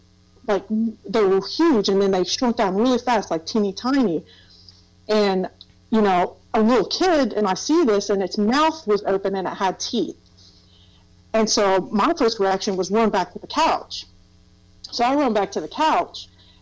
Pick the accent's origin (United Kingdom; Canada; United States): United States; Thomas, West Virginia; we'd always end up back in Thomas, West Virginia, which is where I consider my hometown. So, yeah, I lived there for a long time. In Thomas, West Virginia, and if you've never been there, it's a little mountain town. It was a coal mining town.